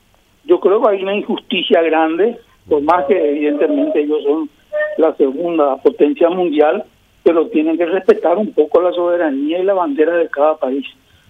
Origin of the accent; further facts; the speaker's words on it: Paraguay; nosotros como paraguayos y como productores